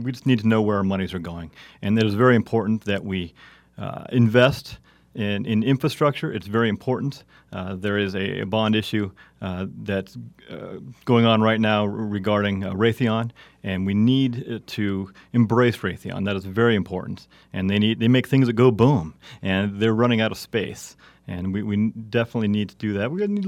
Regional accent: Phoenix, Arizona, United States; I am originally from the Phoenix area. I moved here to go to school at the university and stayed

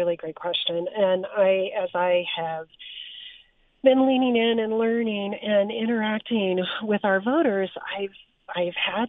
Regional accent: Flagstaff, Arizona, United States; now in Tucson, United States; I was born in Flagstaff, Arizona, and spent my childhood years in the northern part of the state, and eventually made my way to Tucson in 2003.

